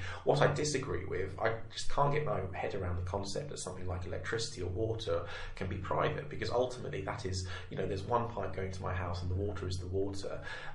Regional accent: East of England, United Kingdom; I grew up in Cambridgeshire, which is, you know, nice enough, not too far away from London.

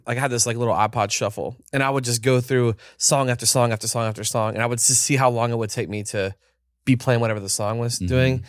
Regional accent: Montgomery, West Virginia, United States; So we grew up right in the Kanawha River. So down the river, 7 minutes from Boomer, mm-hmm. is Montgomery, West Virginia, which is where I grew up.

